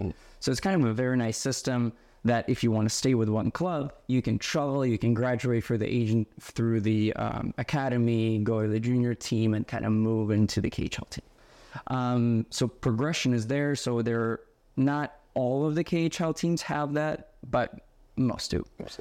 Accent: Yaroslavl, Yaroslavl Oblast, Russia; I was growing up in Yaroslavl, Russia.

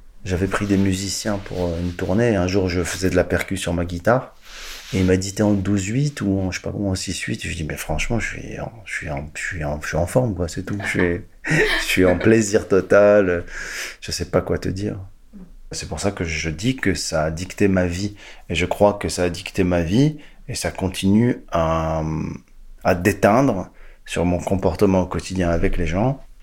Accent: Casablanca, Casablanca-Settat, Morocco; born there; Moi, je suis née à Casablanca, au Maroc, un jour d'avril 71. Donc il y a 50 ans à peu près, waouh, c'est beaucoup, dans une famille séfarade, juive marocaine, traditionnaliste.

